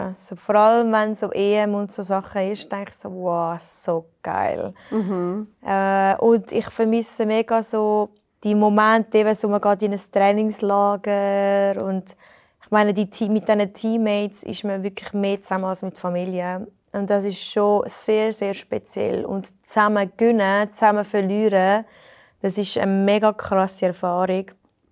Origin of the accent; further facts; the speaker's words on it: Switzerland; aber ich bin eine Schweizerin und rede nicht über Geld.